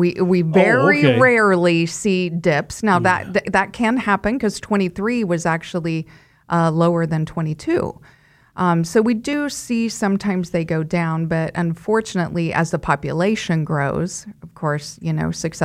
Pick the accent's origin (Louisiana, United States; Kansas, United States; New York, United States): Kansas, United States; Wichita; I'm from here, from Wichita.